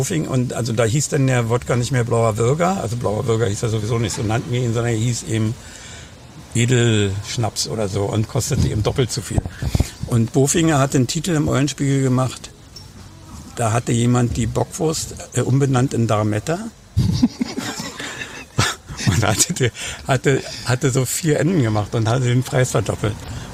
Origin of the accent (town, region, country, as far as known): Berlin, Germany; accent: Berlin